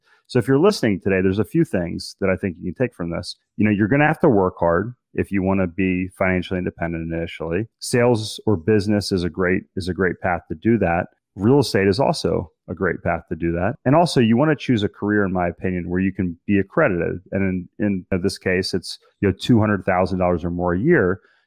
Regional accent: Maryland, United States; I grew up in Maryland off the Chesapeake Bay, and it's 90 some degrees and 90 some percent humidity

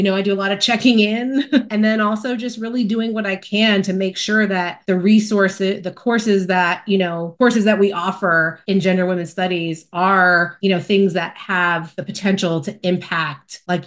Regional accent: Lodi, New Jersey, United States; Oh, I grew up in Bergen County, Lodi, New Jersey.

